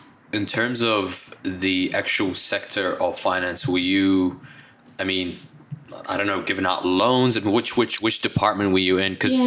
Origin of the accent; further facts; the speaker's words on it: New Zealand; because I grew up in New Zealand